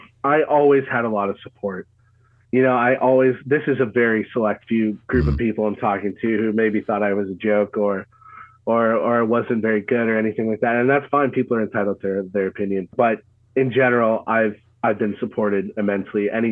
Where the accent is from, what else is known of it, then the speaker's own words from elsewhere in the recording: Ottawa, Ontario, Canada; I moved from Ottawa, Canada to Toronto. I'm from Ottawa in 2017.